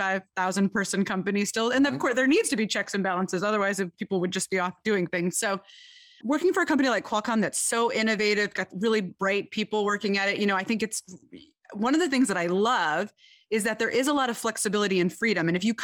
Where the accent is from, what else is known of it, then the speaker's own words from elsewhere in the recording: Detroit, Michigan, United States; So I am from Detroit, Michigan, and I have always been inspired.